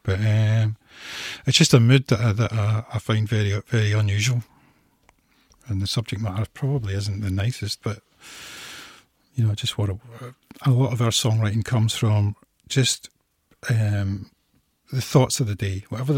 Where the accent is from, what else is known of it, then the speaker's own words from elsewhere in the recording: Scotland, United Kingdom; As far as being Scottish and what it means, I don't know.